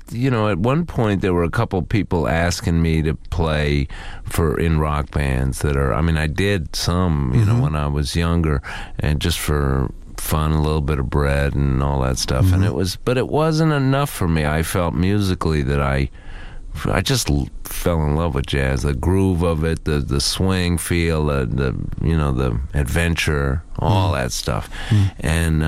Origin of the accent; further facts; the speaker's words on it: Washington, District of Columbia, United States; also born or lived in Boston, United States; I was born in Boston, I grew up in Washington, D.C.